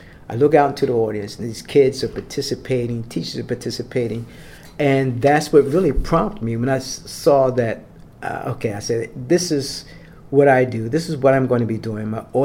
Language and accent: English; Philadelphia, Pennsylvania, United States; Savannah has a connection from where I'm from Philly, Philadelphia.